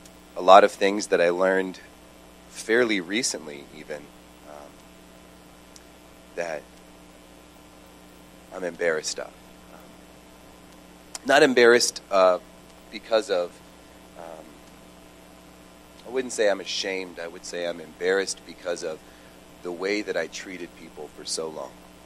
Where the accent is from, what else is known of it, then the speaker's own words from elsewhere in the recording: Carrollton, Texas, United States; I took a residency program in Denton, which is just north of where I grew up in Carrollton.